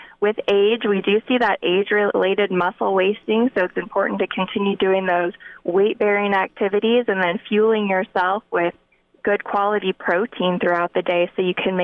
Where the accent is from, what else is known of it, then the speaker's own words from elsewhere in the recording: Scottsbluff, Nebraska, United States; now in Omaha, United States; Well, I'm originally from Scottsbluff, Nebraska, so out west. Have quite a few people in my family who farm and have cattle, so kind of grew up with a little bit of that ag background knowledge.